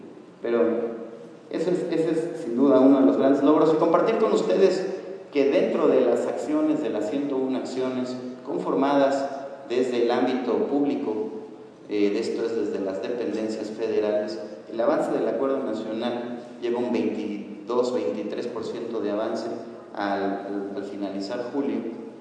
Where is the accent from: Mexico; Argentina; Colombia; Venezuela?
Mexico; Y primero que nada, creérnoslo como mexicanos.